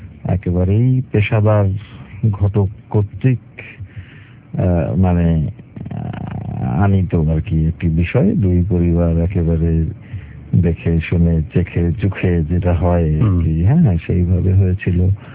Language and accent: Bangla; Dhaka, Dhaka Division, Bangladesh; তো ছোটবেলাটা আমার কেটেছে ঢাকাতেই, ফার্মগেট, নাখালপাড়া, দেন উত্তরা, তারপরে এখন আমি সেটেল ইন মিরপুর সেকশন 11।